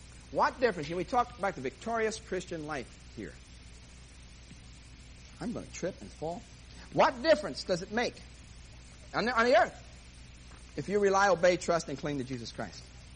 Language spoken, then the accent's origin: English; New York, United States; Now, being a New Yorker, I can handle anything.